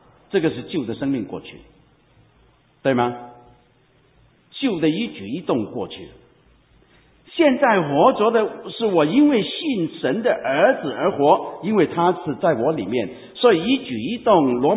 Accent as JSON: {"language": "Chinese", "country": "Hong Kong", "said": "我是香港人，不但是脾气暴躁，讲的话都是带着一种苦毒、毒气"}